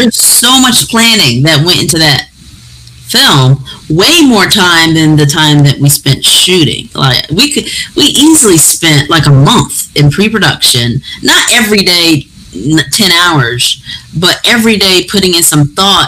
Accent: Detroit, Michigan, United States; now in Los Angeles, United States; I didn't know that growing up in Detroit.

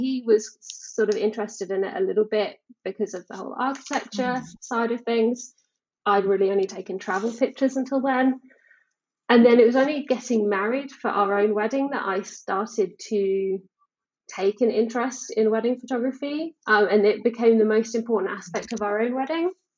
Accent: United Kingdom; moved away as an adult; now in Austria; I am British originally. I live in the Austrian Alps. I've been here for 10 years now. I have a very bizarre story. I grew up in the UK.

